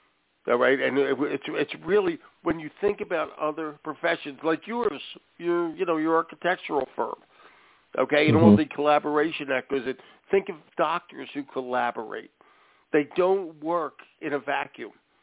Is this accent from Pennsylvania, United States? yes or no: yes; Philadelphia, Pennsylvania, United States; I grew up in Philadelphia.